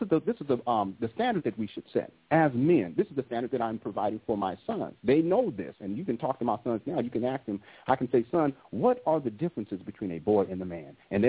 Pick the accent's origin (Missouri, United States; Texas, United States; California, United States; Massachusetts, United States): California, United States; San Diego; I remember one time, I'm from San Diego